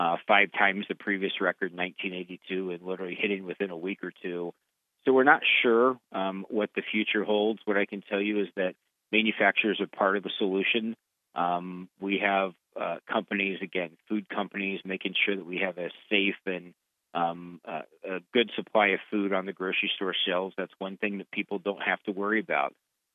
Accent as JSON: {"language": "English", "town": "Decatur", "region": "Illinois", "country": "United States", "tie": "born or raised there", "said": "the Caterpillar 797F large mining truck, actually made in my hometown of Decatur."}